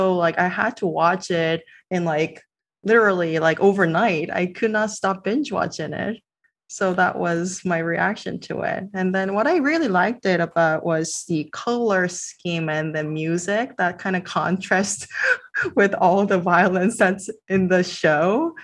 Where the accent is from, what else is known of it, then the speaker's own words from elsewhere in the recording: South Korea; So I had to watch it because I am from Korea.